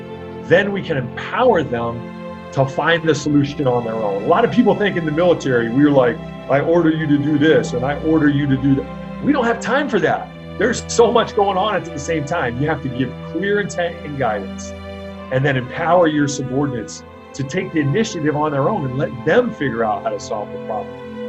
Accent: New Haven, Connecticut, United States; Yeah, I grew up in New Haven, Connecticut. My parents were musicians. I grew up in a musical family, not in a real military family.

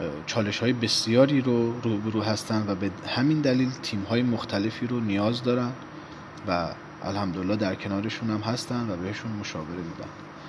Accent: Iran; به عنوان یک ایرانی شرافتمند با پیشینه در واقع هنری ادبی

